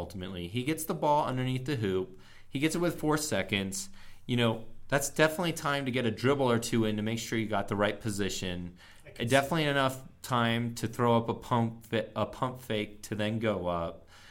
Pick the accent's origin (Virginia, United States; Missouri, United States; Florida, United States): Virginia, United States; now in Utah, United States; I grew up in Virginia. And I'm not native to Utah.